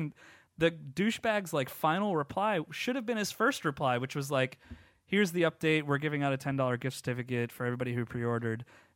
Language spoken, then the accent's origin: English; Boston, Massachusetts, United States; you've got another thing coming, I'm from Boston. I know everybody there.